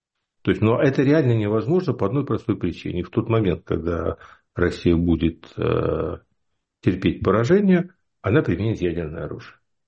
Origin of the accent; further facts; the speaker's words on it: Kyiv, Ukraine; Но я действительно не украинец. Я русский, родившийся в Киеве.